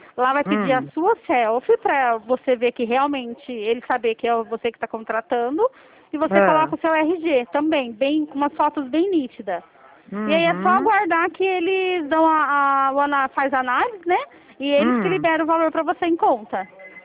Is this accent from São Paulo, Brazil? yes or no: yes; Campinas, São Paulo, Brazil; Eu sou de Campinas, São Paulo.